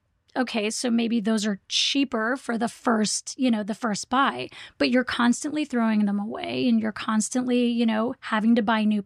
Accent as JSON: {"language": "English", "region": "Hawaii", "country": "United States", "said": "I am Hawaiian, so that feels yeah. good to me"}